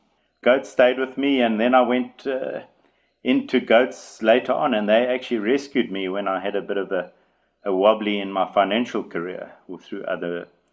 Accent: South Africa; Yeah, I grew up in a rural area on a farm, and we had all sorts of animals, mainly domestic animals.

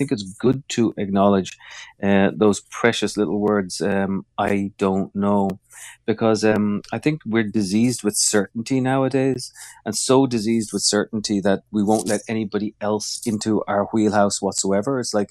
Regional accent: Ireland; Look, I come from Ireland.

